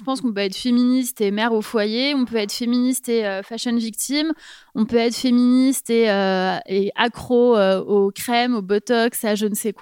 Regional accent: Paris, Île-de-France, France; parce que je suis parisienne

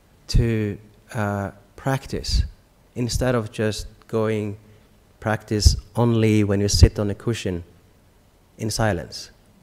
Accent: Norway; Oslo, where I'm from Norway, where I'm from.

